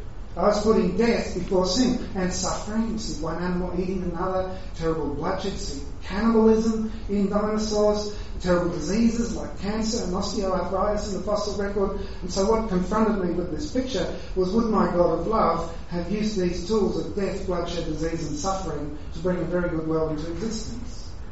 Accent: Queensland, Australia; See, as a Queenslander, I can tell you that I've never seen a local flood in Queensland that had nice, clean water flowing.

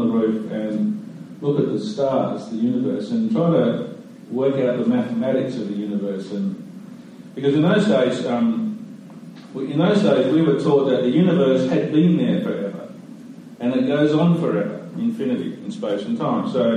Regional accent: Perth, Western Australia, Australia; Dad worked in a factory and a pretty traditional kind of working class family. We couldn't afford a car and a TV, and we just rode our bikes around and swam in the dirty Swan River down there in Bassendea

